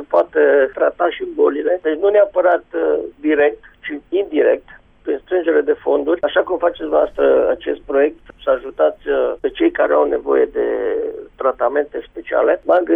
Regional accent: Lugoj, Timiș County, Romania; chiar dacă sunt din Lugoj

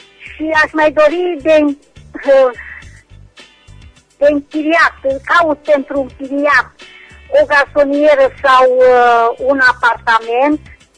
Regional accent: Reșița, Caraș-Severin, Romania; Sunt din Reșița și am următoarele anunțuri de făcut.

